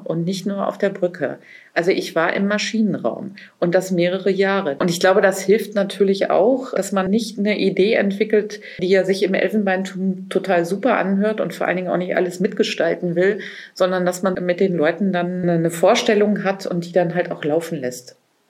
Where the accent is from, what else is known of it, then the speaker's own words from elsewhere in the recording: Braunschweig, Lower Saxony, Germany; Ich bin ja in Braunschweig geboren. Ich komme aus der Region. Meine Familie, also meine Eltern kommen aus Braunschweig, meine Großeltern kommen aus Braunschweig.